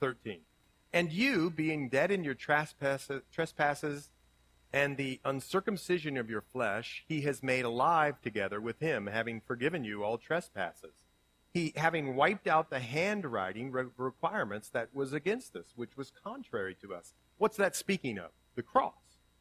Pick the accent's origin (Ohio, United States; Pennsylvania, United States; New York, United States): Ohio, United States; Even if it's like when I grew up in Ohio, man, you know who was Darth Vader to me?